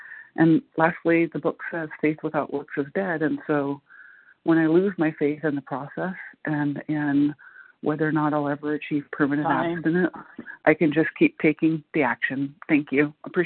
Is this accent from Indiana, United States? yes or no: yes; Muncie, Indiana, United States; I'm from Muncie, Indiana